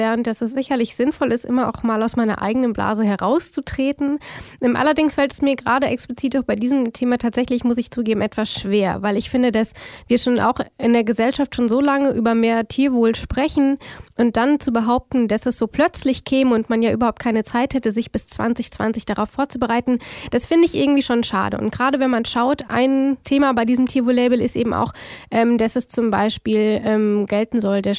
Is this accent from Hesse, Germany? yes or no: no; Frankenthal, Rhineland-Palatinate, Germany; und ich komme ja aus Frankenthal, was jetzt für alle, die sich nicht wunderbar in der Pfalz auskennen, genau daneben ist.